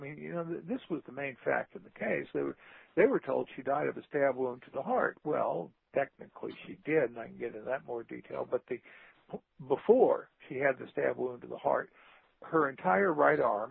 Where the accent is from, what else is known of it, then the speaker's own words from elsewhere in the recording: New Orleans, Louisiana, United States; Well, I'm from New Orleans originally